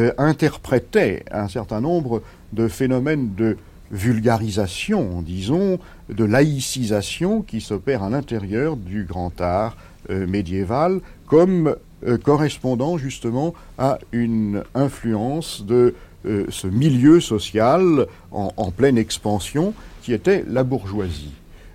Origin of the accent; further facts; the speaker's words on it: Pisa, Tuscany, Italy; Je viens de Pise